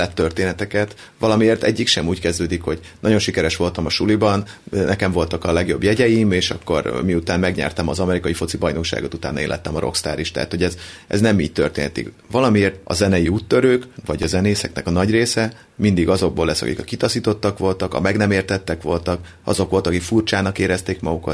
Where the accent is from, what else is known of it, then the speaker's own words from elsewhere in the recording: Vojvodina, Serbia; Igen, a Vajdaságból jöttünk, de aztán kiderült, hogy igazából Makó mellől származunk